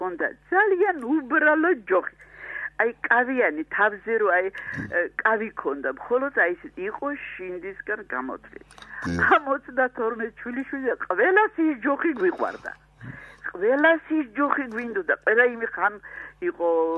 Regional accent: Shida Kartli, Georgia; მე ქართლიდან ვარ შიდა ქართლიდან ვარ

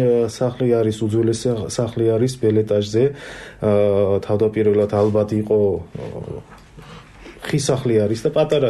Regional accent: Baghdati, Imereti, Georgia; კი, დედულეთი არის, იქ დავიბადე, იქ გავიზარდე და საკმაოდ კარგი მოგონებები მაქვს.

